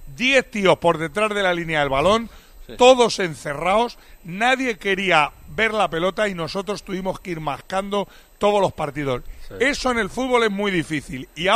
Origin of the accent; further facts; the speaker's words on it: Belgium; No, si yo soy de Bélgica